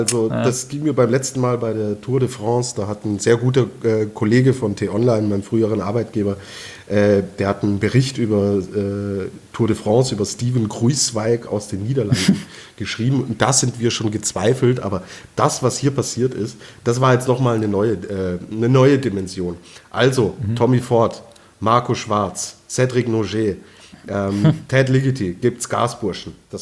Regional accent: Austria

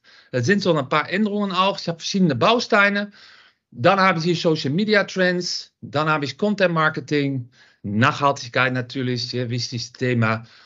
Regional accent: Netherlands; German is a second language; Man hört das auch ein bisschen. Ich komme aus Holland.

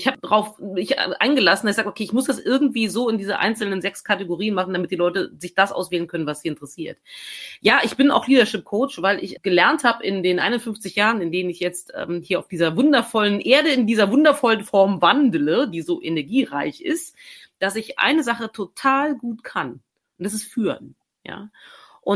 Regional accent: East Germany, Germany; born there; weil ich bin nämlich in der DDR geboren

